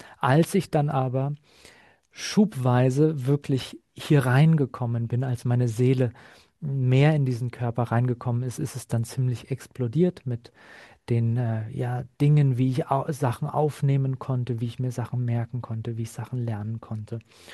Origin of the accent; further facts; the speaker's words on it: Berlin, Germany; ich bin in Berlin groß geworden und in einer Gegend, wo einfach, das war wild dort. Wir hatten bestimmt 50, 60% Ausländeranteil.